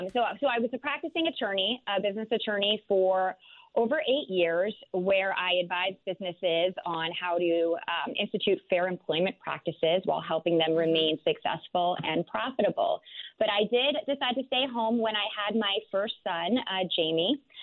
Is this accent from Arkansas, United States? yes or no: no; Princeton, New Jersey, United States; Sure. So I grew up in Princeton, New Jersey.